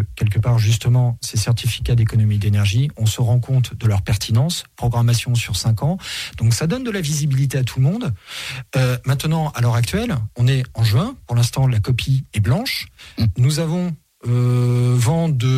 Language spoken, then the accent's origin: French; Normandy, France; Je suis normand d'origine